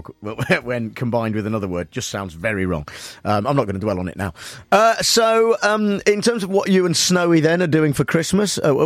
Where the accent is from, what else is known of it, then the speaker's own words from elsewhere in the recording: United Kingdom; We wouldn't have it any other way, being British, goddammit.